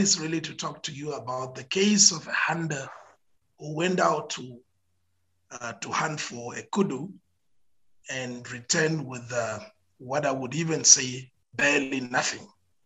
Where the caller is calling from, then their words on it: Windhoek, Khomas, Namibia; I'm the chairperson of the Herero Genocide Foundation, and I come to you from Windhoek, Namibia this evening.